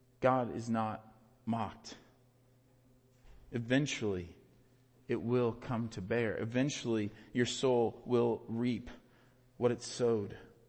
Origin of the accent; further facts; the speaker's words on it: Iowa, United States; I grew up in the suburbs, that doesn't matter. Like, I'm from Iowa, so I inherently just know farming.